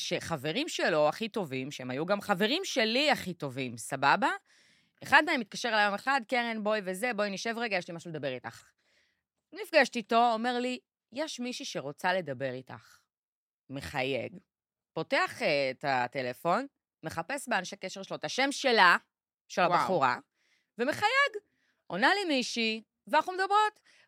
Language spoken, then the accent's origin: Hebrew; Krayot, Haifa District, Israel; היא הייתה בכלל חיפאית, אנחנו מהקריות